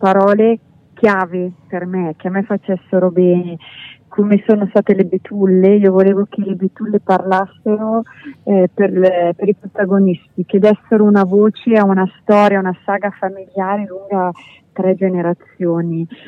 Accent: Aosta Valley, Italy; io sono cresciuta in Valpellina e io vivo a Fondovalle e passo l'estate nella montagna, quindi io anche ora ho le vette di fronte a me

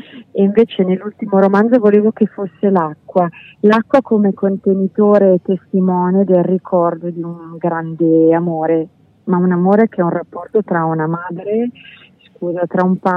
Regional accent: Aosta Valley, Italy; io sono cresciuta in Valpellina e io vivo a Fondovalle e passo l'estate nella montagna, quindi io anche ora ho le vette di fronte a me

